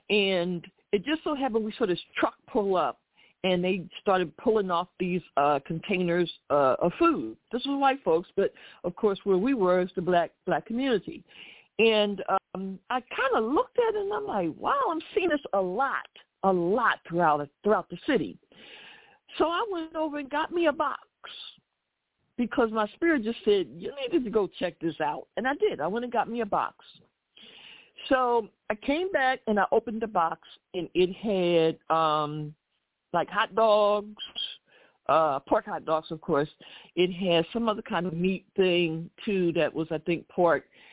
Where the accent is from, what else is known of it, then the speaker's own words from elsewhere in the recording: Philadelphia, Pennsylvania, United States; yep, I'm from Philly, so I can tell you, as they say, where the bodies are buried.